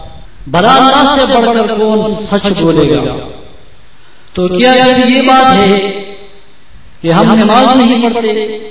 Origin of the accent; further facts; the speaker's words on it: Khyber Pakhtunkhwa, Pakistan; Urdu is a second language; چونکہ میرا تعلق صوبہ سرحد سے ہے اور پٹھان قبیلے سے ہے، اس لیے اردو لینگویج کی بنیاد پر اگر تذکیر و تانیث اور کاغذ کی کے کچھ غلطیاں محسوس کریں